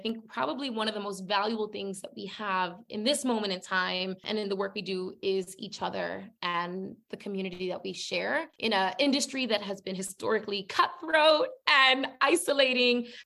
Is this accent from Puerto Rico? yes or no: yes; Puerto Rico; now in New York City, United States; but also live in the Bronx, which was the poorest congressional district. I'm an American citizen, but from Puerto Rico, which is an existing colony.